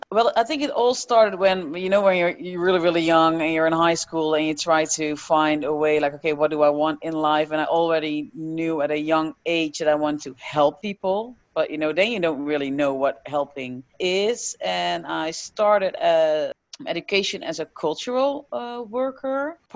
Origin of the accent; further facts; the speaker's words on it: Netherlands; English is a second language; also born or lived in New York City, United States / Chicago, United States; born and raised in the Netherlands. I'm 36, almost 37 years old next week.